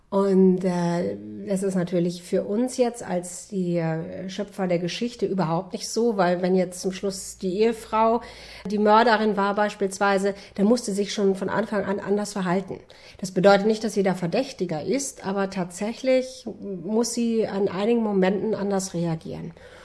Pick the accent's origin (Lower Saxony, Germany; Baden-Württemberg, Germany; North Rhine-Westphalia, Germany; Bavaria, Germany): Lower Saxony, Germany; das spielt in meiner Heimat in Ostfriesland, aber auch ein Krimi.